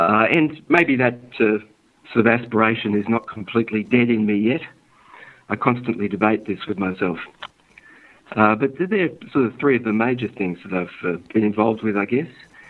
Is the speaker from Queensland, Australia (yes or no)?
no; Sydney, New South Wales, Australia; born there; I was born here in Sydney. My mother, too, was born here in Sydney. My father was born in Budapest and was a Holocaust survivor